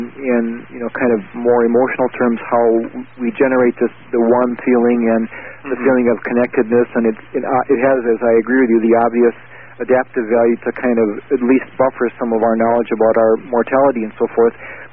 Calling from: North Dakota, United States; I'm calling you from North Dakota.

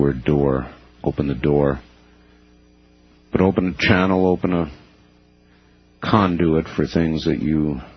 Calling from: Denver, Colorado, United States; I'm calling from Denver.

